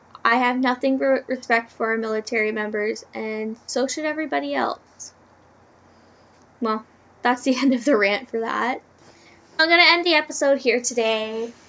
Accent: Canada; The military is very well respected in my hometown, as we have the largest airbase in Canada.

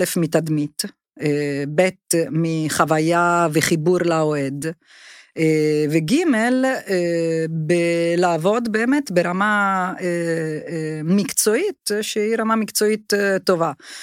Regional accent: Italy; now in Israel; עזוב שידעתי בגלל שבאתי מאיטליה, אז ידעתי מה זה כדורגל בעוצמה של מועדון

